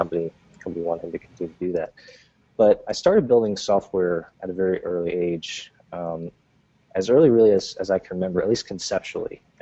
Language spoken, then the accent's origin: English; New Jersey, United States; I grew up in Jersey.